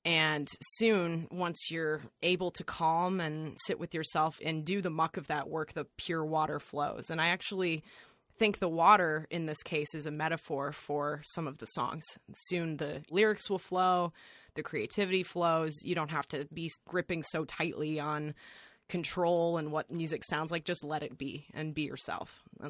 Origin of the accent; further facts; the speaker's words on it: Evergreen, Colorado, United States; That's right. Yeah, I'm from Evergreen, Colorado.